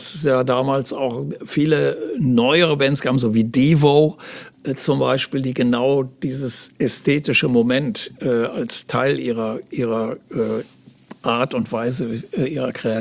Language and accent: German; Aachen, North Rhine-Westphalia, Germany; ich war ja 78, noch zu Kran-Zeiten, war ich bereits in Hamburg, habe aber damals noch immer zwischen meiner Heimatstadt Aachen und Hamburg gewechselt